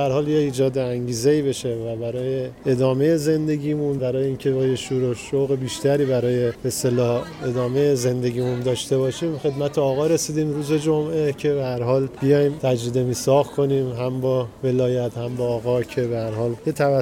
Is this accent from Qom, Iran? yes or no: yes; Qom, Iran